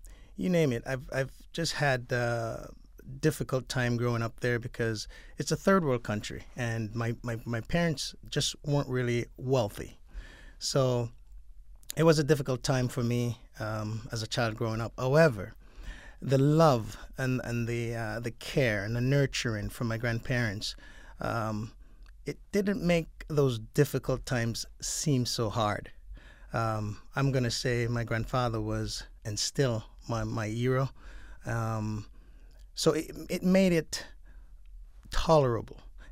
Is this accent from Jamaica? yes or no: yes; Jamaica; growing up in Jamaica was not always difficult, but for the most part, I was raised by my grandparents, and we weren't wealthy.